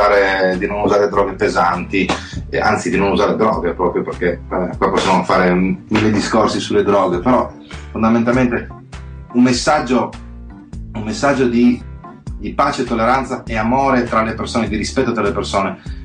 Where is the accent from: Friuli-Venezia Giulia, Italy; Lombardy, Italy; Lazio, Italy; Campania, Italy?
Friuli-Venezia Giulia, Italy; Trieste; noi siamo di Trieste, noi siamo cresciuti con Rototom, andavamo tutte le estati a Rototom